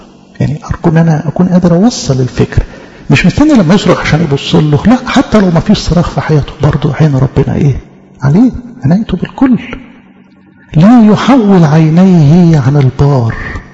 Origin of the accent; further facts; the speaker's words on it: Egypt; ضربة دي تعبير يعني احنا نفهمه كمصريين لكن ممكن حد تاني يسمعنا مش مصري ما يفهمش